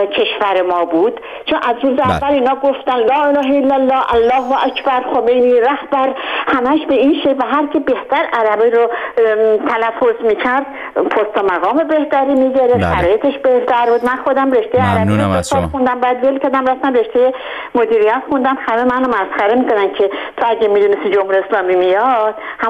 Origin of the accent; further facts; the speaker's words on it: Ahvaz, Khuzestan, Iran; من خودم خوزستانی هستم و تمام تا 18-19 سالگی در اهواز بزرگ شدم و تابستون ها ما برای فرار از گرمای خوزستان به تهران میومدیم